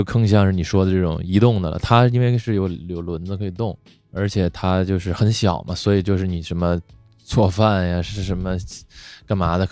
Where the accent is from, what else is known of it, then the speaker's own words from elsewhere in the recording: Inner Mongolia, China; 就是我就是从北京，我就内蒙古穿越一下，然后回到我的家乡额尔木那，这样，重拾我的故乡。